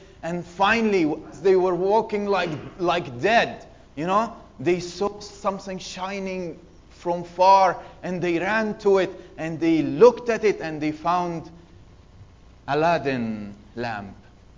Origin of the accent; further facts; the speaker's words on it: Egypt; I'm from Egypt. We live in the Nile Valley, like the two sides of the Nile Valley, yeah, beside the river.